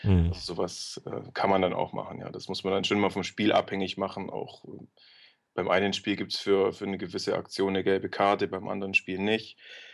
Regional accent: Augsburg, Bavaria, Germany; now in Cologne, Germany; Nee, ich komme wirklich aus dem Süden, also ursprünglich aus Augsburg.

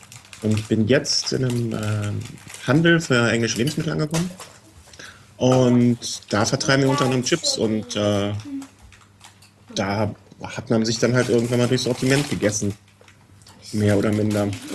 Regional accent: North Rhine-Westphalia, Germany; Ich komme aus Kölsch-Gegend hier.

